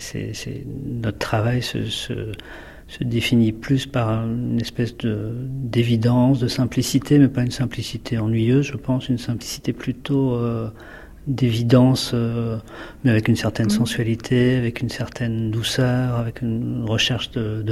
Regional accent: Brittany, France; J'avais envie de faire autre chose et j'ai quitté la Bretagne avec beaucoup de plaisir.

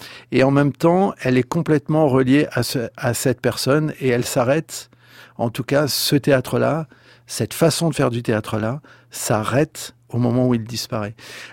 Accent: France; moi, je suis français

